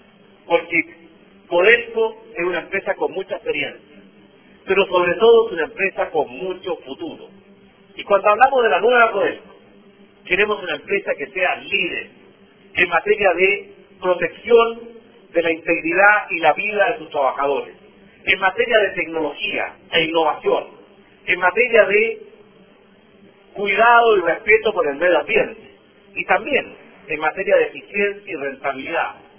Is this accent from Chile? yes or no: yes; Chile; somos todos los chilenos